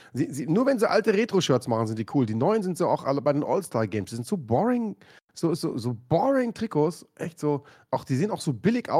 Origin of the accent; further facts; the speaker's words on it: Munich, Bavaria, Germany; Als Münchner